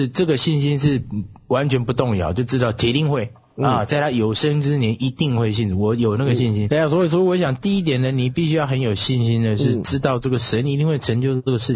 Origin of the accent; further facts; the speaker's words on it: Taiwan; 特别我从台湾来的，很多这个台湾的老一辈的人